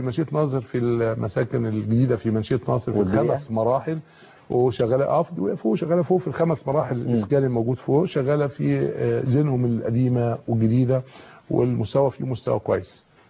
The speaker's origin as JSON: {"language": "Arabic", "town": "Cairo", "region": "Cairo Governorate", "country": "Egypt", "said": "عندنا في القاهرة"}